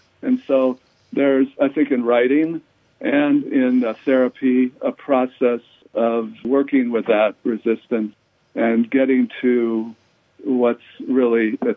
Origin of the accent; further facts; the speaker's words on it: Ohio, United States; I grew up in Ohio in the 50s when the only thing precious was security.